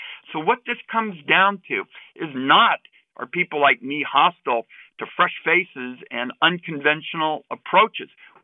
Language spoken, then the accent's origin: English; Oregon, United States; For example, in my home state in Oregon, I was home having community meetings this weekend.